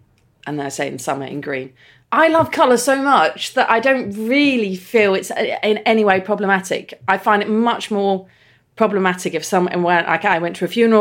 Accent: Southampton, South East England, United Kingdom; I come from Southampton

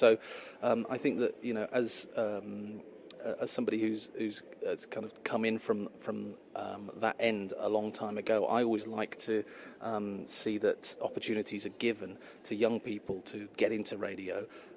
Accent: Liverpool, North West England, United Kingdom; You know, I grew up in Liverpool

